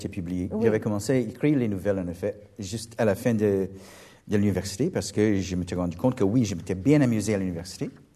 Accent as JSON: {"language": "French", "country": "Trinidad & Tobago", "said": "mon devoir en tant que Trinidadien, c'était de continuer à vivre à Toronto"}